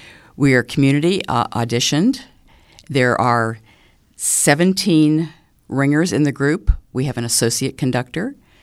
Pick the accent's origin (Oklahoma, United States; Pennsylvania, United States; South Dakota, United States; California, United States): Pennsylvania, United States; Butler; I'm from Butler, Pennsylvania.